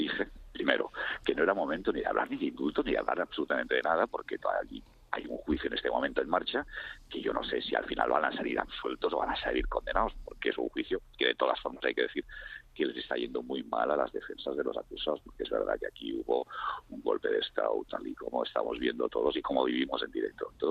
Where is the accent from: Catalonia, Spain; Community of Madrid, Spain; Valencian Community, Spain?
Catalonia, Spain; Y es verdad que yo tengo un discurso muy, muy catalán. Muy catalán, porque yo soy profundamente catalán, que es mi forma de ser profundamente español.